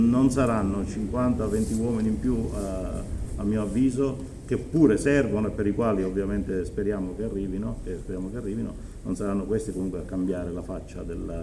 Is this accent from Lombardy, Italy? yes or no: no; Trieste, Friuli-Venezia Giulia, Italy; vengo da Trieste, quindi l'ho vissuto in prima persona